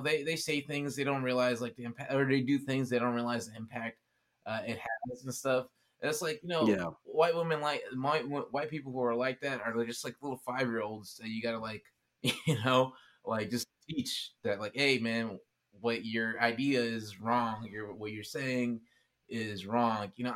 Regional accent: Oakland, California, United States; I grew up here. I grew up in Oakland.

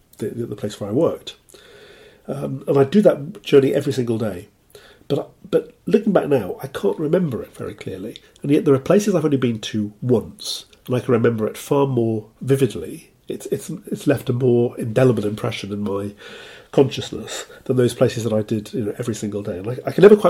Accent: Cardiff, Wales, United Kingdom; now in Canterbury, United Kingdom; Because, I'm from Cardiff, but there are lots of other places, I suppose including Canterbury, you know, where I am now, that I would call home.

